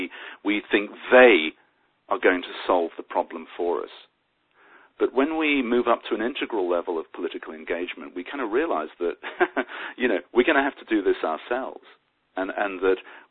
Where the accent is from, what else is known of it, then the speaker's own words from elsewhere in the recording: England, United Kingdom; and I'm English, so forgive me if I'm a little ignorant of the system